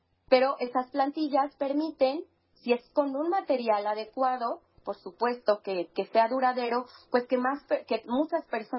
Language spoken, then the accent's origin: Spanish; San Luis Potosí, Mexico; soy de San Luis Potosí.